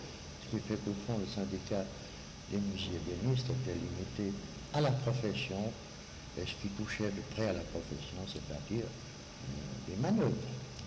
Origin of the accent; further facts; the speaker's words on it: Switzerland; Chez nous, en Suisse, on ne connaît pas ça